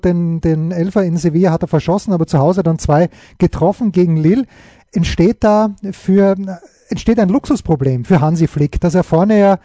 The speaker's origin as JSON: {"language": "German", "country": "Austria", "said": "Als Österreicher muss ich"}